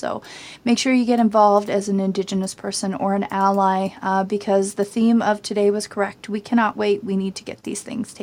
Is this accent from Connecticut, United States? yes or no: no; Red Lake, Minnesota, United States; from Red Lake with the Solar News. And I'm here from Red Lake, too. So we got to represent. There's two of us from Red Lake on the show today.